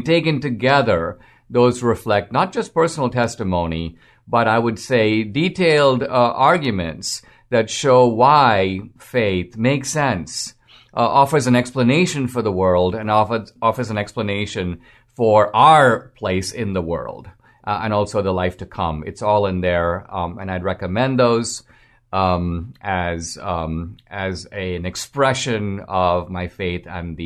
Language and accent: English; India; in India, so I was part of a small Christian minority in India. My family is originally from Goa, which was a Portuguese colony.